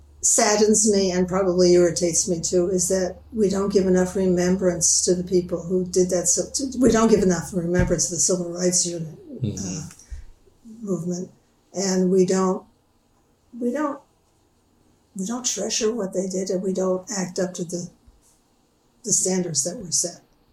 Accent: Yonkers, New York, United States; I grew up in the North, and Yonkers was taken to court many years after I left Yonkers

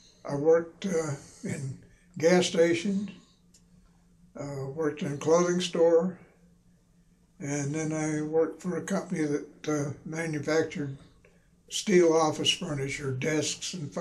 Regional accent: Pennsylvania, United States; born there; which showed that I was born in Pennsylvania.

